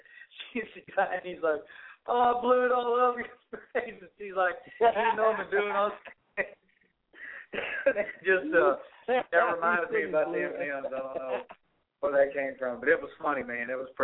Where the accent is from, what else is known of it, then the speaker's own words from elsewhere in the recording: Texas, United States; I grew up in West Texas. Out in the middle of the cotton fields